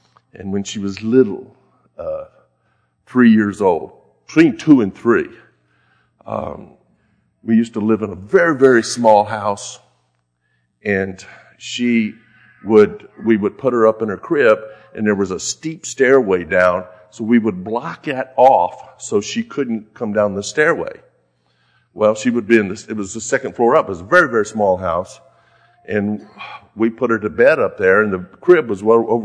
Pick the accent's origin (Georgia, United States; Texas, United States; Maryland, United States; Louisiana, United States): Texas, United States; I am from Texas. And you're brought up to be proud of being born in Texas, to be a Texan.